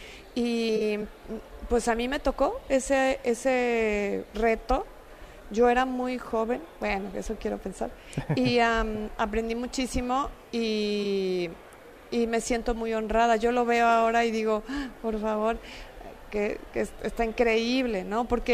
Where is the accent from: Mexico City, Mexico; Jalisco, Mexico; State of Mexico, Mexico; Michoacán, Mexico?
Jalisco, Mexico; Guadalajara; Soy de Guadalajara, hay que apoyar a los tapatíos.